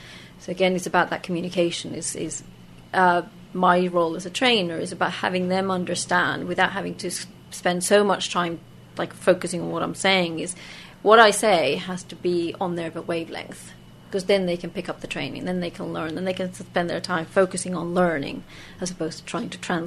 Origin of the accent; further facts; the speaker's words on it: Finland; first language Swedish; English is a second language; Because coming from Finland, and being a minority Swedish speaker in Finland, Swedish is my first language.